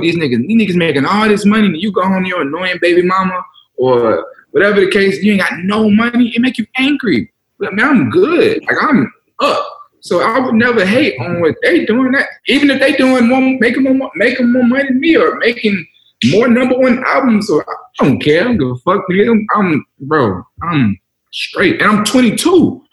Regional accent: Cobb, Georgia, United States; I'm from Cobb. I tend to always go through my old town.

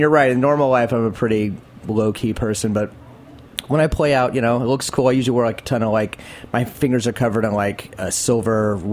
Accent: Florida, United States; born there; I was born in Florida, unfortunately.

